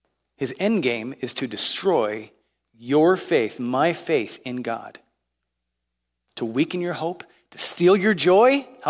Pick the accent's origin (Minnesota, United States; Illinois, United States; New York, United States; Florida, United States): Illinois, United States; Chicago; I grew up in Chicago. Most of you know this.